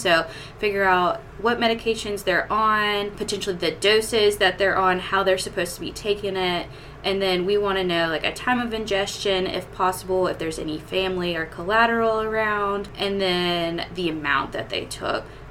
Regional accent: Georgia, United States; now in Louisville, United States; originally born and raised in Georgia, did PGY1 in Augusta, Georgia.

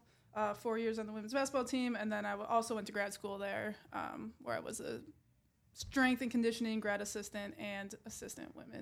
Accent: Green Bay, Wisconsin, United States; So originally from Green Bay, Wisconsin, and then school.

